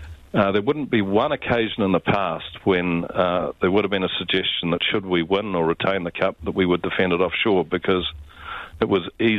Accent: New Zealand; I want the same as every Kiwi, I think.

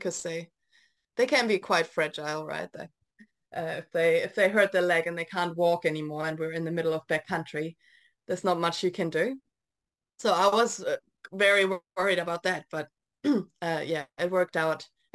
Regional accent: Germany; English is a second language; now in Cromwell, New Zealand; I'm originally from Germany and I've been living in Cromwell in New Zealand for the past 8.5 years.

